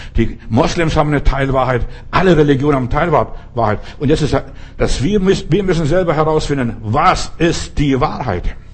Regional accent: Russia; Bei uns in Russland hat man einen Witz gemacht.

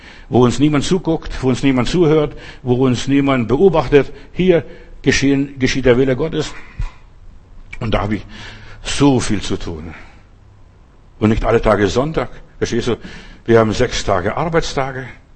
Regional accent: Klaipėda County, Lithuania; Ich bin mal in Memelland, also in meiner Heimat gewesen.

